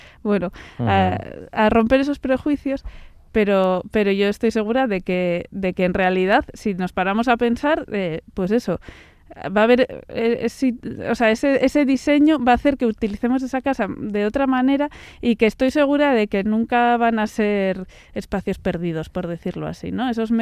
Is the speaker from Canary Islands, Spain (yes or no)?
no; Vitoria, Basque Country, Spain; el clima de tu ciudad también, muy importante, que yo soy de Vitoria y sé de lo que os hablo